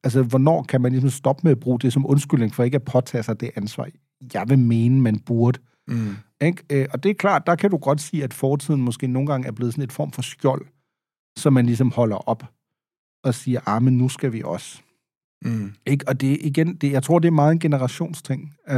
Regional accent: Schleswig-Holstein, Germany; jeg er født og opvokset i Tyskland, godt nok som en del af et danske mindretal selvfølgelig i Sydslesvig, altså i det nordligste Tyskland.

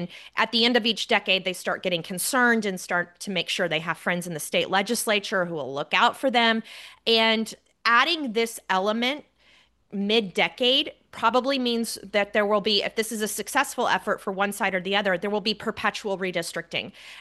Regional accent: Fort Worth, Texas, United States; Well, I grew up in Fort Worth, and that happened to me a lot as a kid.

